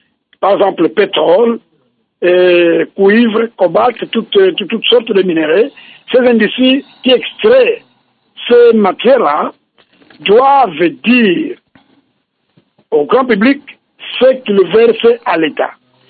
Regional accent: Kongo Central, DR Congo; Par exemple, chez nous, au Bas-Congo, dans le Kikongo

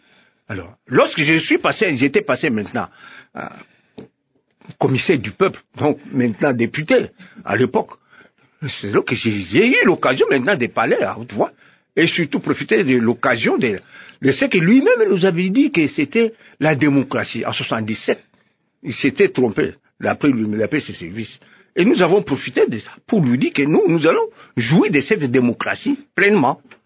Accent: Kabinda, Lomami, DR Congo; Je vais me présenter maintenant chez moi pour aller voir comment les gens vivent aussi chez moi à Kabinda, Lubao et consorts.

